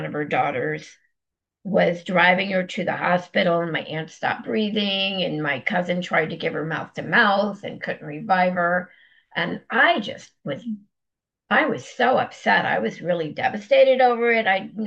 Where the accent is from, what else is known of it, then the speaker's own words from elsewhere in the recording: Connecticut, United States; I grew up in Connecticut, my dad worked for IBM. We had like a big, nice home